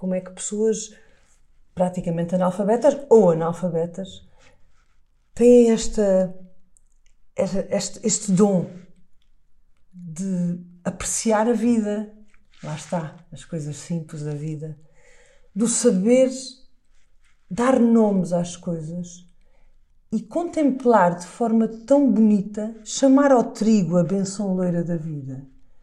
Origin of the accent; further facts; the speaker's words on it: Azores, Portugal; Sim, os Açores são o meu chão, mas eu no Alentejo sinto-me mesmo muito bem, muito em casa.